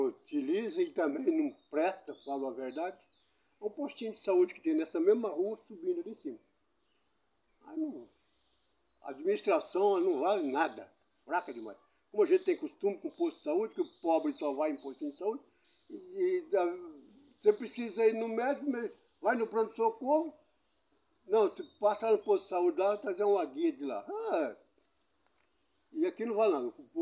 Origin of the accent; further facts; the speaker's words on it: São Paulo, Brazil; estamos morando lá dentro da Amazônia. É difícil. Como eu que vim lá de São Paulo, lugar de conforto